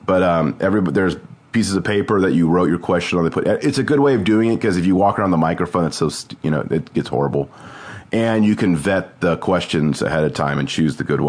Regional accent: United States; just as an American, hearing him say that in that context is like, man, we're standing American here

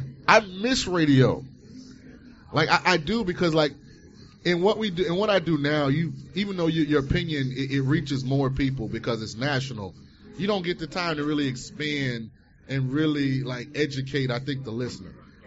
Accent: St. Petersburg, Florida, United States; Nah, I'm from St. Pete, though, so I always support everything local.

